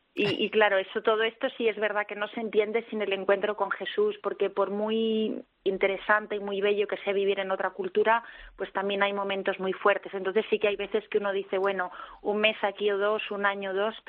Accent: Balearic Islands, Spain; Bueno, soy mallorquina, ¿eh?

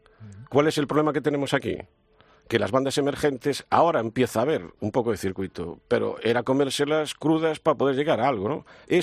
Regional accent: Galicia, Spain; Ya respondí como gallego, no sé.

